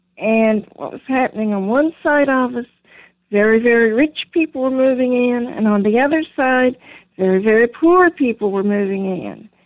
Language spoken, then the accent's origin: English; Kentucky, United States; also born or lived in California; Then we decided it would be better for a number of reasons to move here to Kentucky. I'm from Kentucky originally, which is why we chose Kentucky.